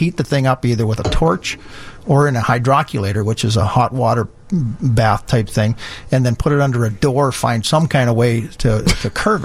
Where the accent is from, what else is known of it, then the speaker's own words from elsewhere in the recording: Edmonton, Alberta, Canada; I'm from Edmonton.